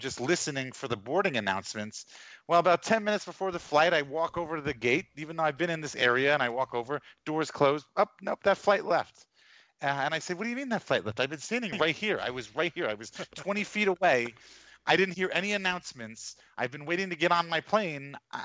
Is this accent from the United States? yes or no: yes; New York, United States; I mean, I'll preface this by saying, you know, I'm from New York and I went to college in New Orleans.